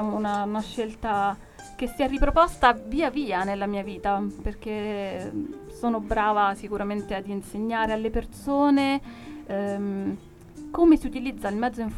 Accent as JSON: {"language": "Italian", "region": "Abruzzo", "country": "Italy", "tie": "born there", "said": "sono nata in Abruzzo"}